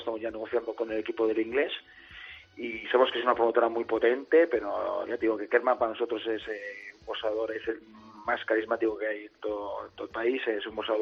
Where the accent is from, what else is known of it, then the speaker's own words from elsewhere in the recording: Bilbao, Basque Country, Spain; nosotros somos de Bilbao, y bueno, y se hace lo que haga falta.